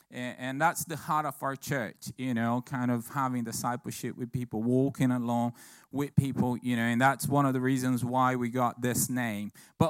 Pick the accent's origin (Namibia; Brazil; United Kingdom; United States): Brazil; I remember as a kid, kind of growing up in Brazil